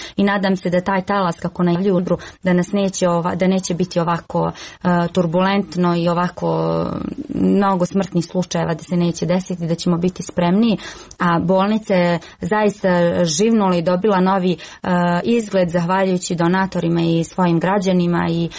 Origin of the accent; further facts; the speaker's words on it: Novi Pazar, Raška District, Serbia; kod nas u Novom Pazaru kaže se koliko ti je nafake, toliko će ti biti